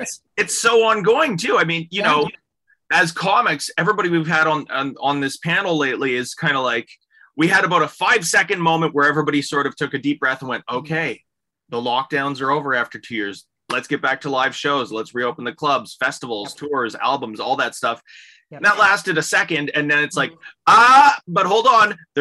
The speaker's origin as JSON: {"language": "English", "country": "Canada", "said": "as a Canadian too"}